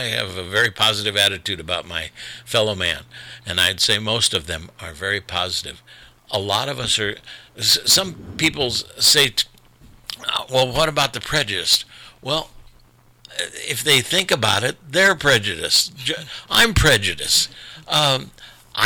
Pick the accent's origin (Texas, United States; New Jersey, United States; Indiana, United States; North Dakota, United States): Indiana, United States; South Bend; I also think I'm more qualified because I grew up in South Bend, Indiana.